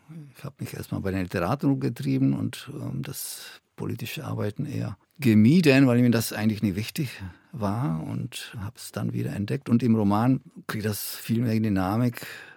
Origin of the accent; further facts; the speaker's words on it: Czechia; German is a second language; also man wird als Tscheche mit meinem Akzent, habe ich keine Probleme gehabt